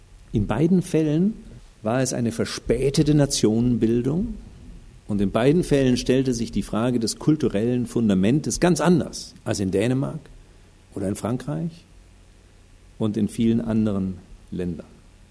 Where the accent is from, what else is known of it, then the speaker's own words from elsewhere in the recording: Munich, Bavaria, Germany; Ich bin aus Bayern, bin gebürtiger Münchner, sogar väterlicherseits in der dritten Generation.